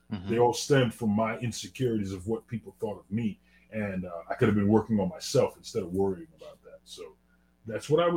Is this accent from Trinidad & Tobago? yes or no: yes; Trinidad & Tobago; I'm from Trinidad and Tobago, right? So I have I'm a resident alien.